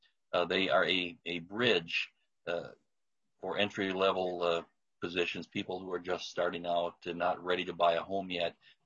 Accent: Litchfield, United States; Now, in a town that, well, it's my hometown of Litchfield

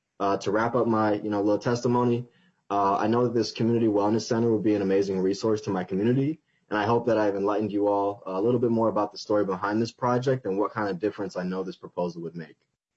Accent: Minneapolis, Minnesota, United States; I'm 22 years old, and I grew up in the Longfellow neighborhood, four blocks away from the 3rd Precinct, and I graduated from South High School in 2016.

